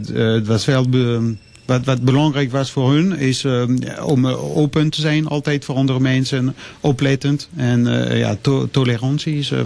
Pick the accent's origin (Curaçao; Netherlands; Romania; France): France; La Rochelle, Nouvelle-Aquitaine; also born or lived in Châtellerault; Ja, ik ben geboren dan in Châtellerault, maar daar ben ik niet opgegroeid. Ik ben opgegroeid in de stad van La Rochelle, dat is meer aan de kust van Frankrijk, Vijfde Kust, een departement van Charente-Maritime. Een hele leuke plek om te groeien aan het strand, aan het zee.